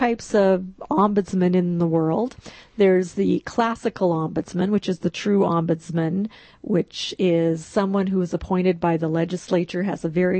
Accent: Regina, Saskatchewan, Canada; also born or lived in Watrous; I'm from Saskatchewan originally. I was born in Watrous, and I lived in Watrous because my dad worked for CBK Radio.

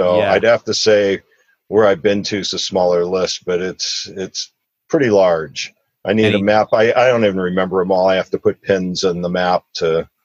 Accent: Tucson, Arizona, United States; also born or lived in Detroit, Michigan; Yeah, I was born in Detroit, made it 5 years there, then moved out to Tucson, Arizona.

